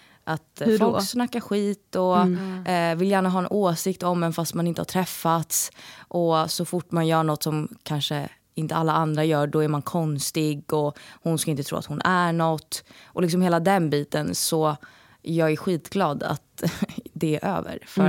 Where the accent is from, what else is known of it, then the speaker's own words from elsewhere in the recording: Stockholm, Stockholm County, Sweden; Nu när jag är hemma i Stockholm så är det alltid väldigt stressigt.